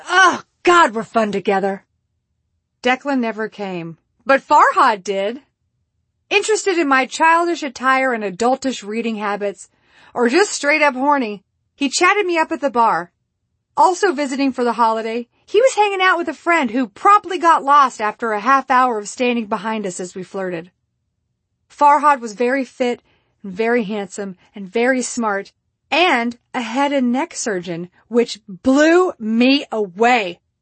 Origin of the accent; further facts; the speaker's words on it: Houston, Texas, United States; now in Chicago, United States; I'm home from Chicago, where I've been living on my own far away from Houston for the first time since college.